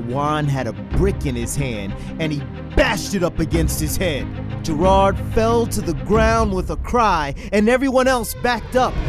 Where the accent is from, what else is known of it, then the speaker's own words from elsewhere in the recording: New Jersey, United States; I was recently in New York and I went to my hometown, New Jersey, and I was driving down those streets